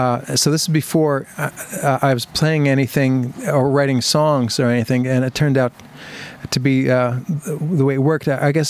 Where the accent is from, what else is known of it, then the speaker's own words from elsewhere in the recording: Colonia, New Jersey, United States; moved away as an adult; now in Pennsylvania; And I grew up there first 18 years in Colonia, New Jersey, in Woodbridge Township, and then moved to Bethlehem, Pennsylvania, to go to school at Mo